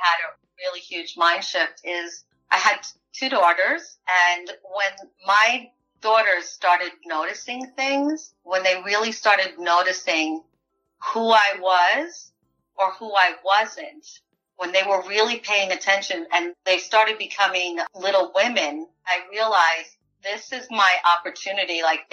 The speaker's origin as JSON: {"language": "English", "region": "New York", "country": "United States", "tie": "born or raised there", "said": "My parents came from Puerto Rico to the Bronx when they were teenagers and met in the Bronx. I was born and raised in New York."}